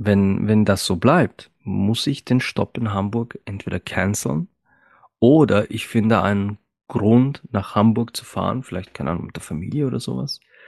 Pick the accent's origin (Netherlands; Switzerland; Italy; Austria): Austria; Bad Hall, Upper Austria; bis sogar in meinen Heimatort hier Bad Hall.